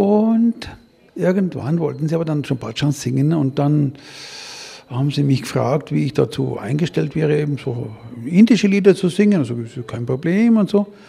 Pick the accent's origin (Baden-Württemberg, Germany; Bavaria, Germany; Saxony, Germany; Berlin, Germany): Bavaria, Germany; Ich komme aus Bayern und ihr wisst ja, in Bayern, da gehen die Uhren etwas anders.